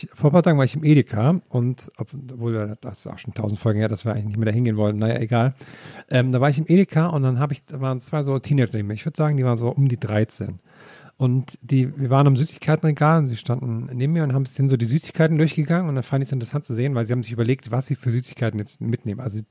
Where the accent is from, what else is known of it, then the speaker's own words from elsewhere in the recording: Thuringia, Germany; So viel zu meiner Kindheit in Thüringen.